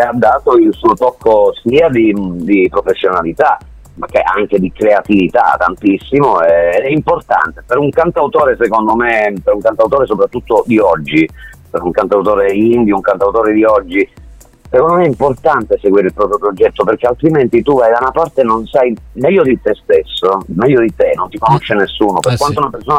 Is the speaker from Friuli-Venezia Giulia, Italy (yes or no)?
no; Basilicata, Italy; sono fiero di essere terrone, tra virgolette, sono fiero di essere, di vivere, di essere un ragazzo, un uomo della Basilicata